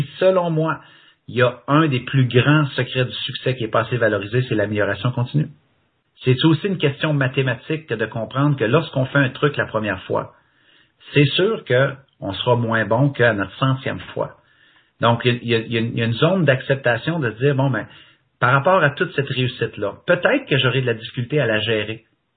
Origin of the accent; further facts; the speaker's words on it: Quebec, Canada; accent: Québécois; Génial, si on comprit mon accent québécois.